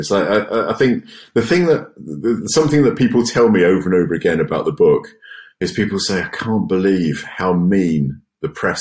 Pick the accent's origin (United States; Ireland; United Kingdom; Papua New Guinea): United Kingdom; Chelmsford, East of England; because I grew up in Chelmsford.